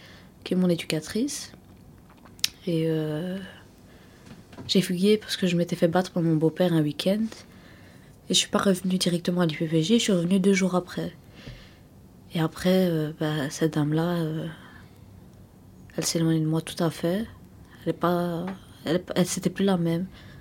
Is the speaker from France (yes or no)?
no; Belgium; Bah, parce que j'ai beau être belge, mais je suis d'origine marocaine.